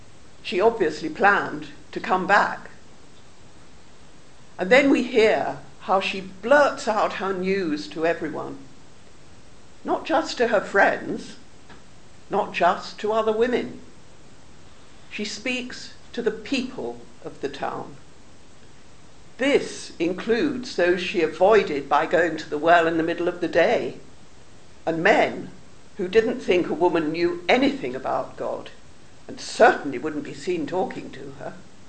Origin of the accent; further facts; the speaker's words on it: United Kingdom; We are typically British. We don't often share our excitement.